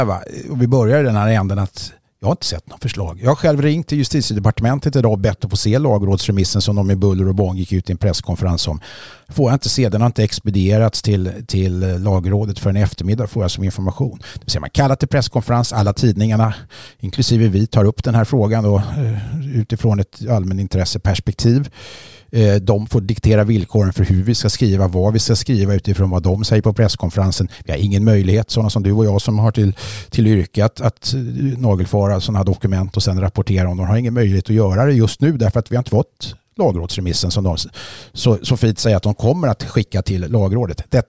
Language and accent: Swedish; Sweden; så tycker jag att det ändå som svensk medborgare känns lite skönt